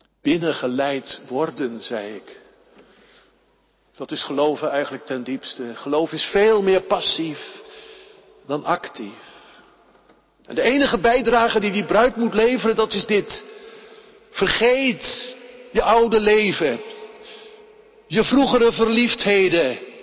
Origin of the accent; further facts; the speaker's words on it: Delft, South Holland, Netherlands; Ik kom uit Delft